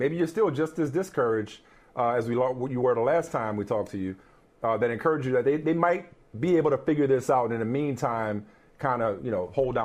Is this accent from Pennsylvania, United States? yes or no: no; New Orleans, Louisiana, United States; I'm from New Orleans. I know futility.